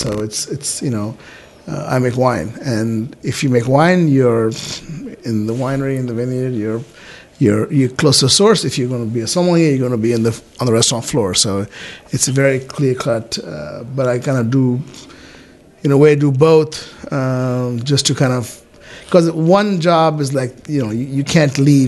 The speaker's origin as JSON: {"language": "English", "town": "Kolkata", "region": "West Bengal", "country": "India", "tie": "born or raised there", "moved": "as an adult", "lives_now": "United States", "said": "So I was born in India, in Calcutta, and since I was little, I wanted to be a chef"}